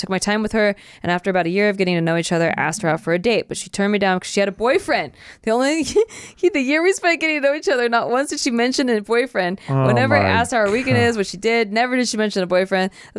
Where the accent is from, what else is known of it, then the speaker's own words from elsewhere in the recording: United States; I was born and raised in America, so of course I'll be culturally different in ways.